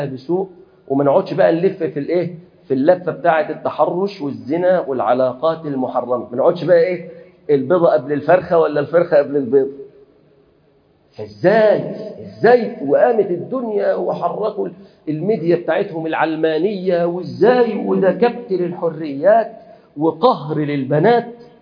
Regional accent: Upper Egypt, Egypt; زي عندنا في الصعيد كده اللي هي فكره الثأر

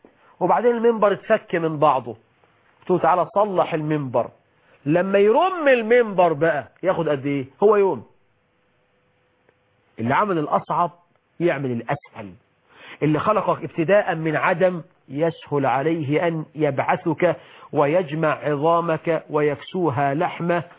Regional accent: Egypt; بلدنا مصر

